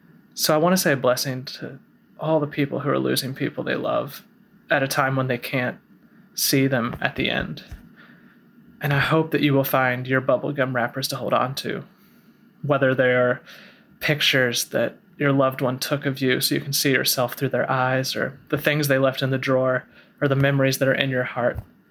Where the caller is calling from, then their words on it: Medford, Massachusetts, United States; I'm calling from Medford, Massachusetts.